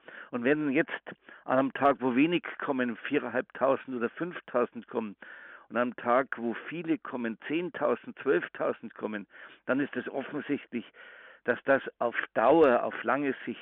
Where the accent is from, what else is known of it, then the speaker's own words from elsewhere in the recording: Nuremberg, Bavaria, Germany; aber auch in meiner Heimatstadt Nürnberg sind Turnhallen in großer Zahl mit Flüchtlingen belegt